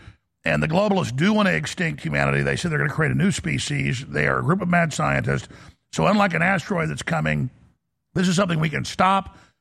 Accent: Texas, United States; accent: Texas; Because I'm from Texas, and that's how I'm raised, and that is how I speak.

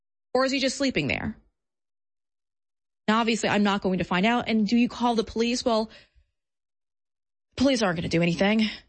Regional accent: New York, United States; And I'm from New York, so I'm used to seeing stuff like this, but I'm not used to seeing the level of homelessness.

